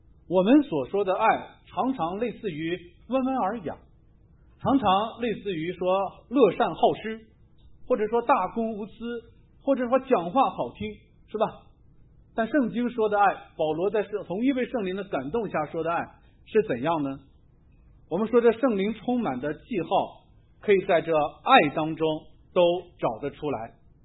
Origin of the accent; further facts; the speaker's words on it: Ren County, Hebei, China; 在我的老家河北，我那天去搜索的时候，在这个附近，我老家是叫做任县，任县70公里外那个叫做威县